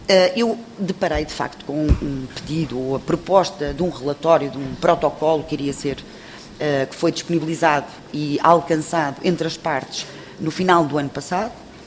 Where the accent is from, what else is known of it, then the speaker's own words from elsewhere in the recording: Porto, Portugal; Eu não conhecia este espaço, eu sou do Porto